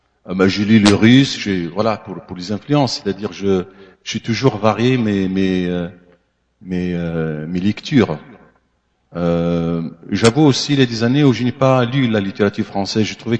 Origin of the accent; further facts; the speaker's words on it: Tunisia; French is a second language; moi, comme je suis tunisien, on est un peu francophone, notre deuxième langue c'est le français.